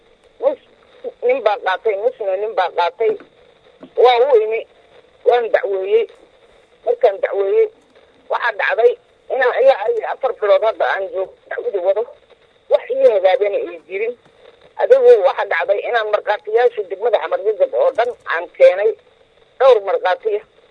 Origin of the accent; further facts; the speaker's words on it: Mogadishu, Banaadir, Somalia; guri aan leeyahay oo ku yaala degmada xamar jajab oo aan ku dhashay ku soo koray